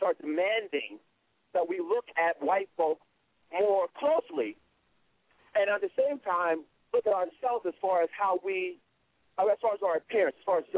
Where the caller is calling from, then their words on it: New York, United States; Listen, I want to take a different take on this as a New Yorker.